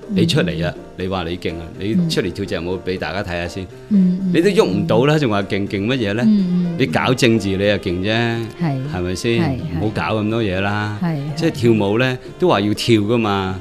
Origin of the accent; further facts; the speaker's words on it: Hong Kong; 但这件事呢也是最宝贵，我们香港人大家都没有。